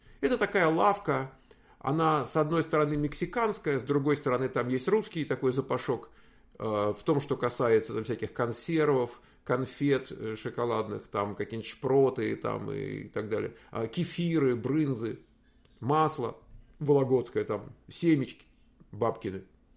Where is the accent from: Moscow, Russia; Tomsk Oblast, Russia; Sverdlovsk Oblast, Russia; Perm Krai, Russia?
Moscow, Russia; moved away as an adult; now in United States; Но я из России, да, я когда-то жил в Москве. Там первая половина моей жизни прошла в Москве. В 34 года я уехал, и вот мне сейчас будет в апреле 69, а пока 68.